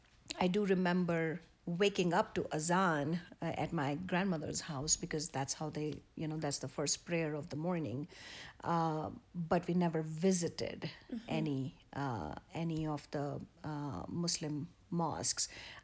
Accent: North India, India; Well, we grew up in North, and part of a warrior community

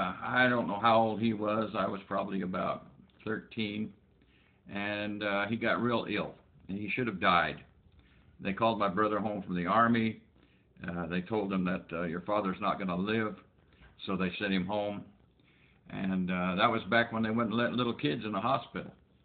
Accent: Weiser, Idaho, United States; Well, I was born in Weezer, Idaho. Grew up there. I had a good life.

